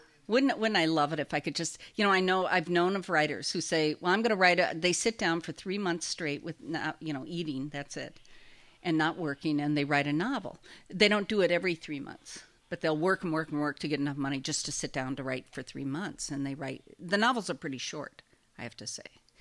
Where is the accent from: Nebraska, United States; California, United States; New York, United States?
Nebraska, United States; Omaha; But then I grew up in Omaha, and nobody ever went west of Omaha either. I think I come from people who don't go anywhere